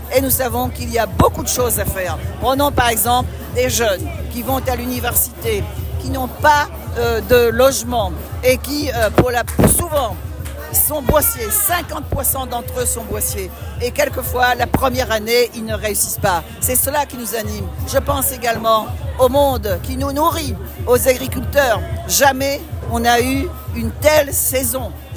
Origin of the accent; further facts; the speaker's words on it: Réunion; Parce que nous, on est une région est monodépartementale et on est français, européen